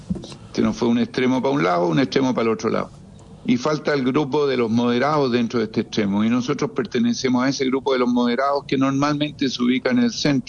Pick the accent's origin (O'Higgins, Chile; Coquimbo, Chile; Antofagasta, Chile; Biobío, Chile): Antofagasta, Chile; Yo soy de Antofagasta.